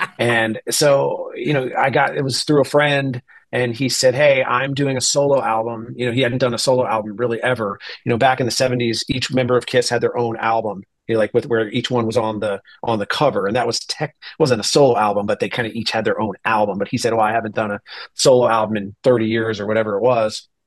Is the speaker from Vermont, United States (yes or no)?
no; New Jersey, United States; when I growing up in Jersey, South Jersey, when I was in my real formative musical years